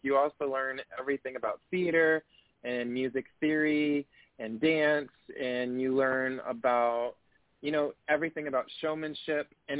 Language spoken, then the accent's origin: English; Aiken, South Carolina, United States; Absolutely. I actually am from Aiken, South Carolina. I was born in North Carolina. My dad was in the Marine Corps.